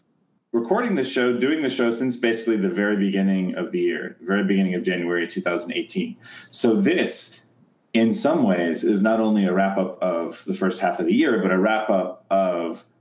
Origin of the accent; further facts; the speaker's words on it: United States; I'm American.